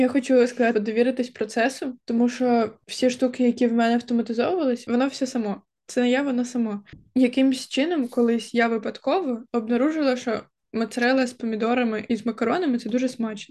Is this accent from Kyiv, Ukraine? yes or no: yes; Kyiv, Ukraine; В мене через те, що я виросла в Києві, я така, то це ж очевидно